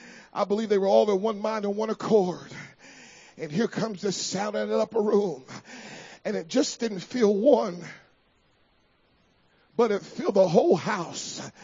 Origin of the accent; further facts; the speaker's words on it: California, United States; Now, I was raised in California practically half of my life. And we would get wildfires, man.